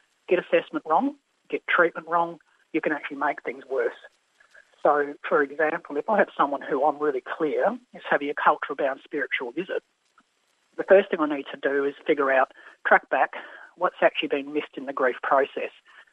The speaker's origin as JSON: {"language": "English", "region": "Western Australia", "country": "Australia", "said": "even myself as an Aboriginal person, when I came down from the Pilbara, I was expecting all this training in Aboriginal culture"}